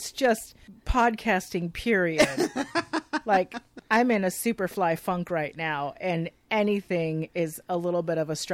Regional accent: San Jose, California, United States; we used to live next door to each other growing up in Eastside San Jose, California.

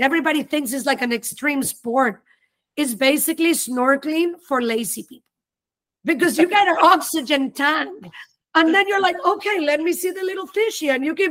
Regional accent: Panama; also born or lived in Houston, United States / New Orleans, United States; now in Miami, United States; We are a family of mutts. So I was born in Houston, grew up in Panama. My soul is in New Orleans and I live in Miami.

